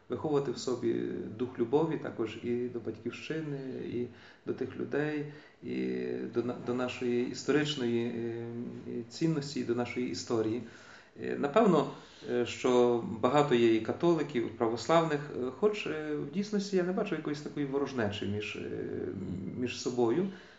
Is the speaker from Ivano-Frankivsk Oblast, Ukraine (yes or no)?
no; Murafa, Vinnytsia Oblast, Ukraine; born there; я народився саме в цій сім'ї, саме в цій місцевості, тому що я народився на Мурафі, на Вінниччині, Шаргородського району. Маю батьків римокатоликів, як батько, так і мати є римокатолики.